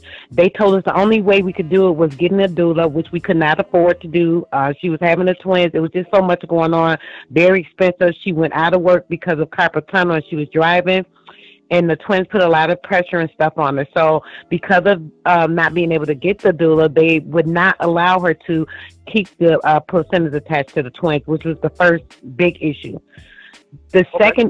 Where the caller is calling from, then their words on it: Rochester, New York, United States; I'm calling from Rochester, New York.